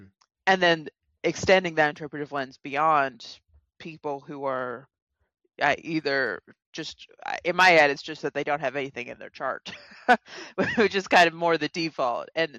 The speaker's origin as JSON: {"language": "English", "region": "Washington", "country": "United States", "also_born_or_lived": "Nashville, Tennessee", "lives_now": "Montreal, Canada", "said": "I'm originally from the West Coast, south of Seattle, the Pacific Northwest, which is not a particularly religious place."}